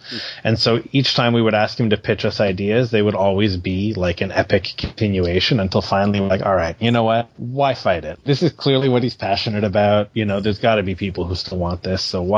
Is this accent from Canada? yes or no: yes; Canada; I definitely know that even as a Canadian, I was perplexed by it.